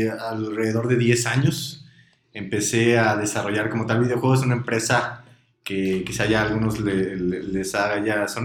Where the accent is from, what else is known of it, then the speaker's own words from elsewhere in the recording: Matamoros, Tamaulipas, Mexico; now in Guadalajara, Mexico; Que yo me vine a Guadalajara porque no soy originario de aquí, soy de Matamoros, Tamaulipas, de allá de la frontera.